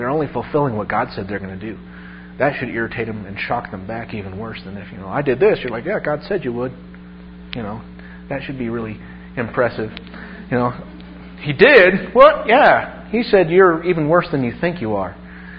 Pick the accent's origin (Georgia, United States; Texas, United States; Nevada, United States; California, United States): Nevada, United States; One thing that, you know, growing up in Nevada taught me, because we had prostitution